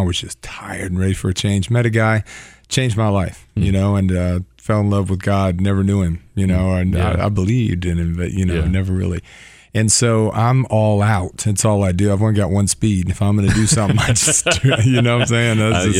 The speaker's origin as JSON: {"language": "English", "town": "Atlanta", "region": "Georgia", "country": "United States", "tie": "born or raised there", "said": "I grew up in Atlanta. Been here my whole life, right?"}